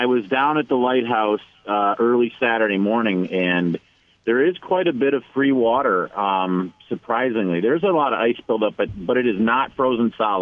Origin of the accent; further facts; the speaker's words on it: Marquette, Michigan, United States; I grew up in Marquette, and it was a wonderful place to grow up.